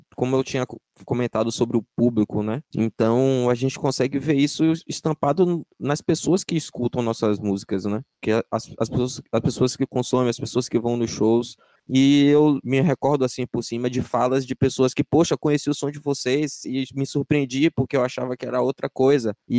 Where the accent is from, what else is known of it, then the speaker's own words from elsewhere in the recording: Salvador, Bahia, Brazil; A gente foi criado ali no Santo Antônio, além do Carmo